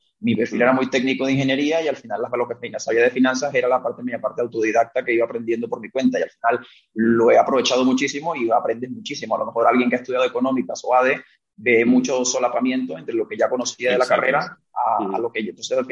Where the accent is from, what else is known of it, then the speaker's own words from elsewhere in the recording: Venezuela; moved away as an adult; soy de Venezuela, o sea, de familia española